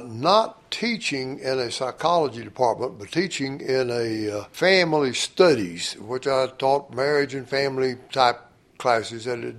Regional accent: Sweetwater, United States; I was born in Sweetwater. And went through high school there.

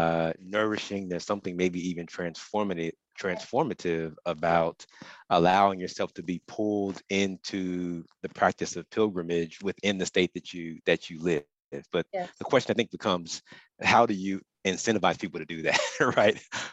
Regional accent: Ohio, United States; also born or lived in Boston / Atlanta; now in North Carolina, United States; I'm not a North Carolina native. I moved here 2013. I was living in Boston briefly. I moved to Boston from Atlanta. I'm originally an Ohio native.

